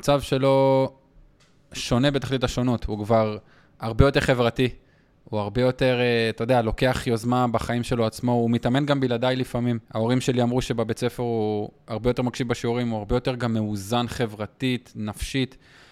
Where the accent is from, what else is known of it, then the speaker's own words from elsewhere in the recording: Yasur, Northern District, Israel; גדלתי בקיבוץ יסור, בין אקו לקרמיאל.